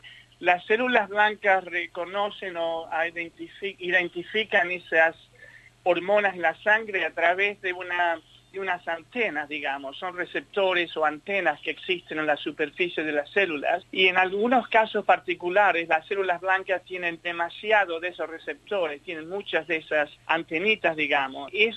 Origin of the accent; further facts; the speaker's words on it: Rosario, Santa Fe, Argentina; moved away as an adult; also born or lived in Brazil / London; now in Melbourne, Australia; Yo ya tengo 64 años. Yo soy argentina de la ciudad de Rosario, y salí en el año 76. Fui a trabajar un par de años a Brasil y después hice medicina en Rosario